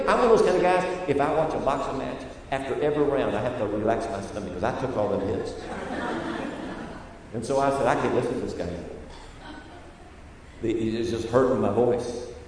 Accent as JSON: {"language": "English", "region": "Kentucky", "country": "United States", "said": "I was coming down Interstate 75 out of Lexington, Kentucky. I'm from Kentucky."}